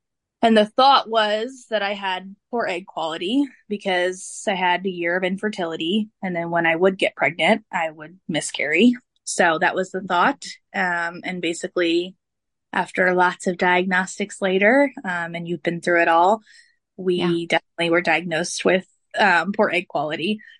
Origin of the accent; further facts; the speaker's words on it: East Coast, United States; I grew up on the East Coast and then I went to college in the Midwest, mm-hmm, and I married someone from the Midwest. So we live here in Northwest Kansas in a very rural area.